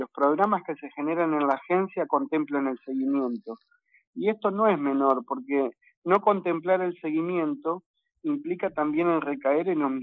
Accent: Luis Beltrán, Río Negro, Argentina; uno también viene de una localidad muy pequeña. Yo vengo de Luis Beltrán, del corazón del Valle Medio

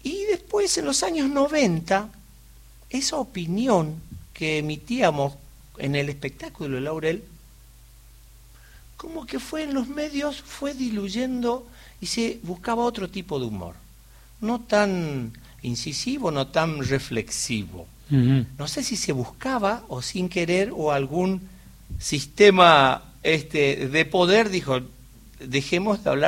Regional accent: Curuzú Cuatiá, Corrientes, Argentina; yo vengo de Corrientes, de Curuzú, Catia, y somos profundamente chamameceros

